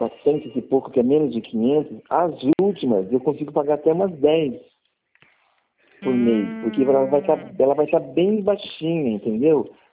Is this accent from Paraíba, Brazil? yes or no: no; Ribeirão Preto, São Paulo, Brazil; Conheço, sou de Ribeirão.